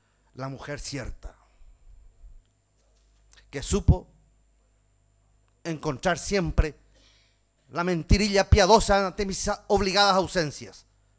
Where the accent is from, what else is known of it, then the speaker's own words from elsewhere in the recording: Paraguay; tenía que trabajar en mi país para que nosotros formemos nuestros propios recursos humanos. Los problemas médicos legales enmarcados rígidamente impedían de que el cirujano se forme en países extraños. Y así trabajamos y creamos la primera escuela de cirugía en el Paraguay